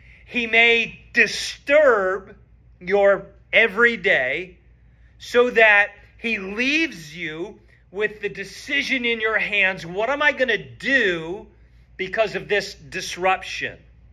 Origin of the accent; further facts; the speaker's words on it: Canada; now in United States; I thought about what I was taught growing up in Canada, what I learned moving to the States